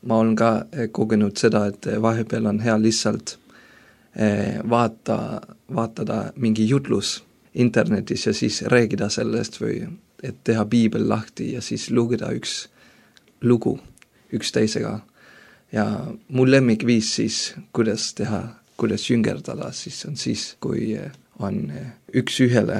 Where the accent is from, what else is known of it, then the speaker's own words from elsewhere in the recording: Denmark; olen üles kasvanud Taanis väga heas perekonnas ja me oleme olnud baptisti koguduses, aga usk sai isiklikuks mulle siis, kui ma olin 15 aastat.